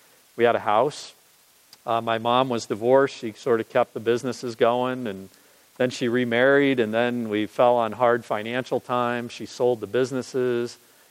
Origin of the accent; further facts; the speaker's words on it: Illinois, United States; My father, Carl, I grew up in Illinois.